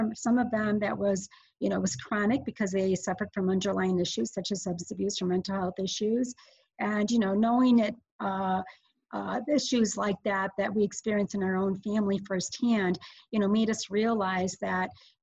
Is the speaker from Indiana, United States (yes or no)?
no; Chicago, Illinois, United States; Okay, well, I hail from the Chicago's Little Village community. My family is immigrated from Mexico in the early 60s.